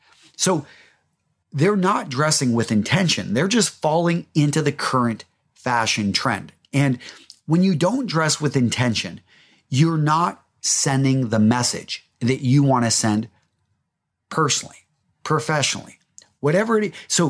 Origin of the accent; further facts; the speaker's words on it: Texas, United States; growing up in West Texas, I think it was when I had to actually be responsible for others.